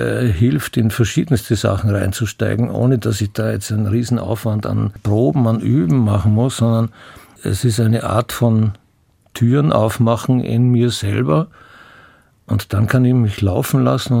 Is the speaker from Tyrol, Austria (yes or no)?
no; Graz, Styria, Austria; Der Vorteil ist schon einmal, dass ich Grazer bin.